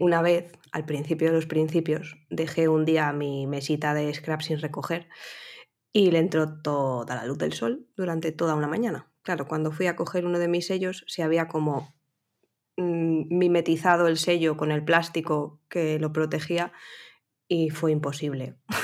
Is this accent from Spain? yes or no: yes; Valladolid, Castile and León, Spain; Que esto me di cuenta yo cuando salí aquí del pueblico, de Valladolid, que parece que estoy en un pueblo.